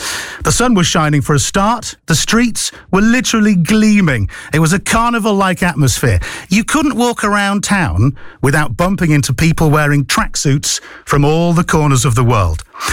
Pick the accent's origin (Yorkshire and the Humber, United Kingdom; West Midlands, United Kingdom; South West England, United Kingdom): West Midlands, United Kingdom; Birmingham; This is how our city is now seen by everybody else. When you say to people, "Oh, I'm from Brum," they almost look sorry for you.